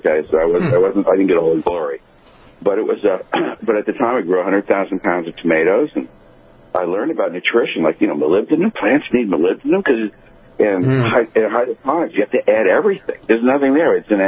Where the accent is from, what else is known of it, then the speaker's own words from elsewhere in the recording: New York, United States; When I grew up on Long Island, and I used to fish a lot, and I learned where the fish were, where the crabs were, where the clams were